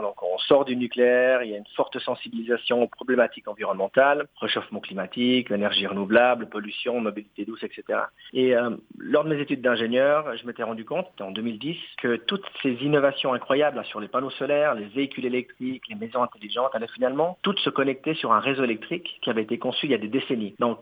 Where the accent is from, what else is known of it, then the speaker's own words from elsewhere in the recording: Montreux, Vaud, Switzerland; je suis moi-même un enfant de cette région. Je suis né à Montreux, je suis parti un moment en Italie, mais je suis revenu. J'ai grandi dans les rues de Montreux, de Clarens, de Vevey. Aujourd'hui, j'habite la Tour de Paix.